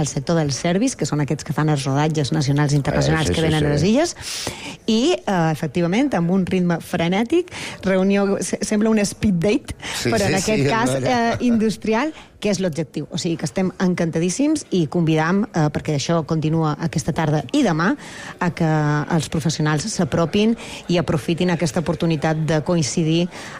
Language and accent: Catalan; Balearic Islands, Spain; Som de Balears